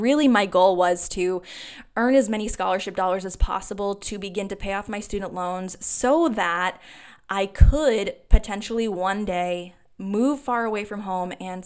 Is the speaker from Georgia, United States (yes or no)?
no; New Hampshire, United States; I couldn't even start off in Manchester, New Hampshire, which was just 20 minutes outside of my hometown in New Hampshire